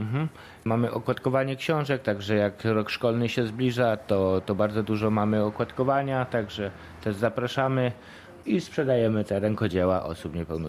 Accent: Kolbuszowa, Subcarpathian Voivodeship, Poland; i że jestem tutaj z Kolbuszowej

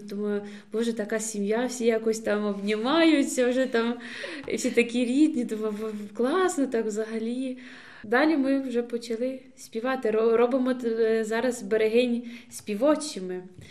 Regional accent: Dobropillia, Donetsk Oblast, Ukraine; Я з Добропілля Донецької області, і ми якраз водили вертеп.

